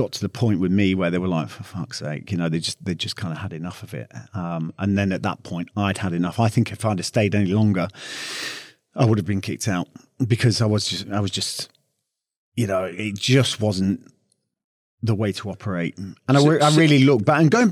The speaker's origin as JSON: {"language": "English", "region": "Northern Ireland", "country": "United Kingdom", "tie": "born or raised there", "said": "I grew up very quickly in Northern Ireland"}